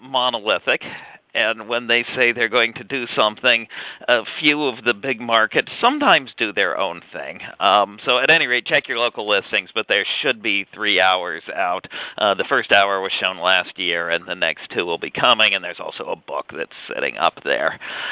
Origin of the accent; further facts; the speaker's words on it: Pennsylvania, United States; you know, I come from Pennsylvania.